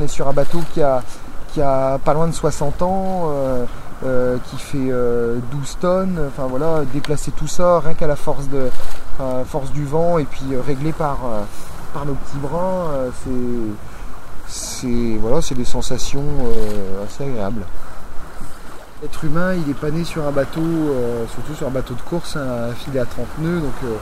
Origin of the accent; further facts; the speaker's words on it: Brest, Brittany, France; La mer fait partie de ma vie et de ma ville aussi, puisque je suis de Brest.